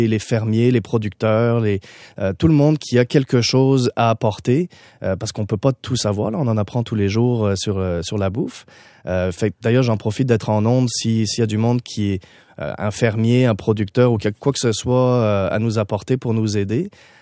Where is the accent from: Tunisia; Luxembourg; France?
France; accent: French; now in Canada; t'as dû reconnaître avec l'accent, je suis français d'origine